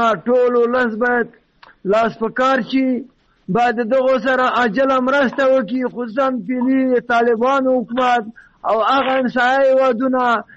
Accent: Logar, Afghanistan; زه خپل د لوګر د ولایت یم، د سولې طرفدار، د ولس خدمتګار یم.

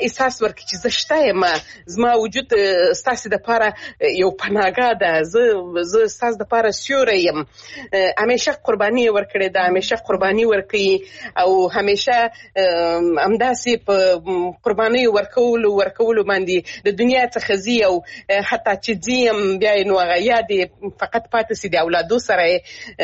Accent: Helmand, Afghanistan

